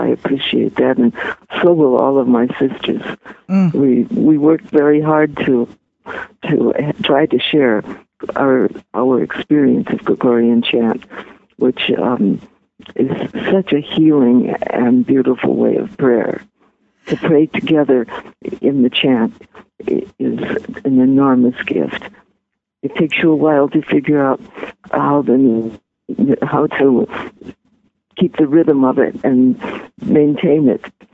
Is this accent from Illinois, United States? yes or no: yes; Chicago, Illinois, United States; if I ever get to Heartland, which I hope to do because I come from Chicago